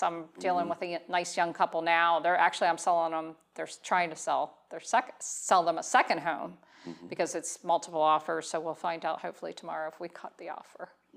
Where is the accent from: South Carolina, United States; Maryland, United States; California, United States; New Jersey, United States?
Maryland, United States; I'm a transplant. I'm from Maryland, I know, but I've been here for 32 years.